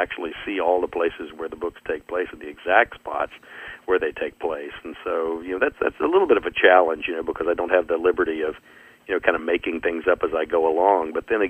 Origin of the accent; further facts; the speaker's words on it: United States; born there; "Where were you born?" And I always say, "Well, I was born in America."